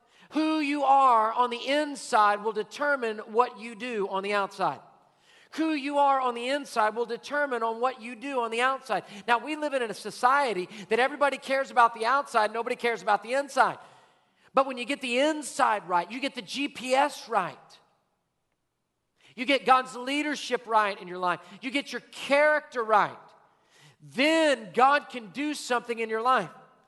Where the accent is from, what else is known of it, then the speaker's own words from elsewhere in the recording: Houston, Texas, United States; Born and raised in Houston, I'm still like, which way is the loop going?